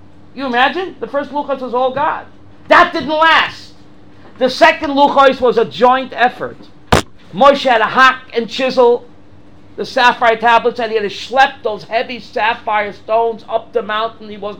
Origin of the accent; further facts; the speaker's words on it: Williamsburg, New York, United States; I grew up there in Williamsburg.